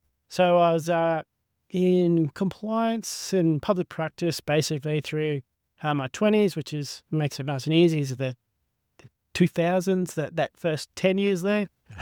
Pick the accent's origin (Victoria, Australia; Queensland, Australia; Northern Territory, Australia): Queensland, Australia; Sunshine Coast; now in Brisbane, Australia; Also, this is growing up on the Sunshine Coast, so it's there really wasn't a lot of commercial accounting roles there. So I was moved to Brisbane 2014